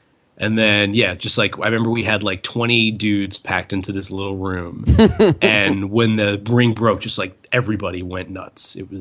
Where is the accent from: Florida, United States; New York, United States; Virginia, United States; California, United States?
New York, United States; he's from, upstate New York and I'm from Long Island. And, at least like growing up on Long Island in the '90s, like I think the only wrestling available was WWF.